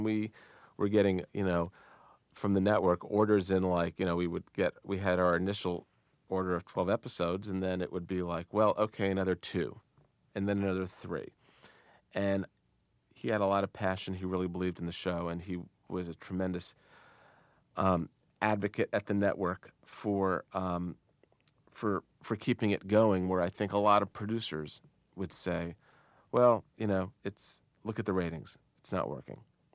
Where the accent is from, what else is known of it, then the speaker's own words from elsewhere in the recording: Potomac, Maryland, United States; I think I was growing up in Potomac, Maryland.